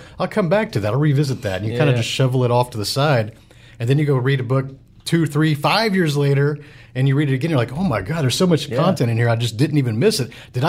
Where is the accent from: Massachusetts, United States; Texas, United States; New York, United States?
Texas, United States; Houston; That's my hometown.